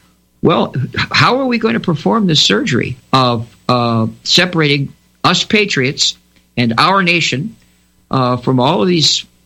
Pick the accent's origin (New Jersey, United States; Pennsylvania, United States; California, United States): California, United States; Pacific Palisades; now in North Dakota, United States; I grew up in California. I grew up in Pacific Palisades. I don't know if you know where that is.